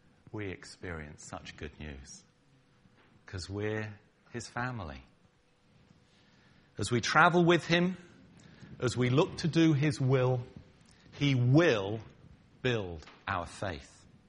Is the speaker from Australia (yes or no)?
no; United Kingdom; Are we offended because he's American? Are we offended because I'm British?